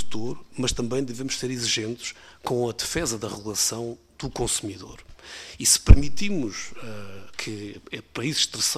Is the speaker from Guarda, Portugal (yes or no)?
no; Faro, Portugal; mas eu sou algarvio e ainda por cima muito bairrista.